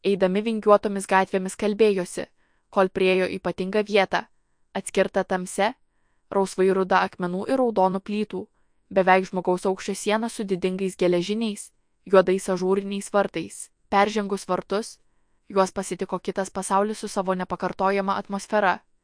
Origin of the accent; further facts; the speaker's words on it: Podlaskie Voivodeship, Poland; Gimiau ir augau lietuviškoje šeimoje Punsko, Seinų, Suvalkų krašte, iki 1920 metų priklausiusiame Lietuvai.